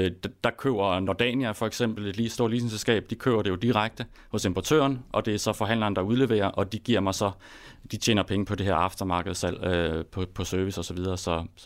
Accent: Jutland, Denmark; nu kommer jeg fra Jylland, som vi siger det over

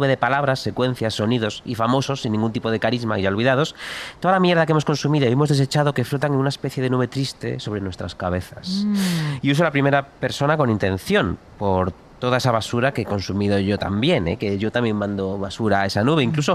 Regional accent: Galicia, Spain; No, como si gallego no soy friolero y no llevo medias.

